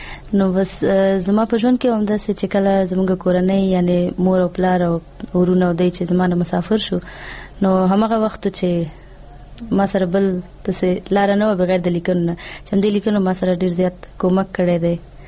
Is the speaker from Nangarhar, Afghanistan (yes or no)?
yes; Nangarhar, Afghanistan; موږ د ننګرهار څخه تعلق لرو